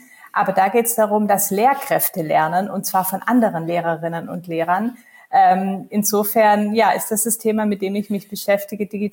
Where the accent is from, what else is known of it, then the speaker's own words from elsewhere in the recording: Stuttgart, Baden-Württemberg, Germany; now in Hamburg, Germany; Großraum Stuttgart, Süddeutschland.